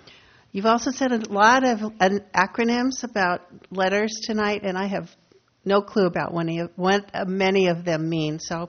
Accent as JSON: {"language": "English", "town": "Morro Bay", "region": "California", "country": "United States", "said": "from Morro Bay."}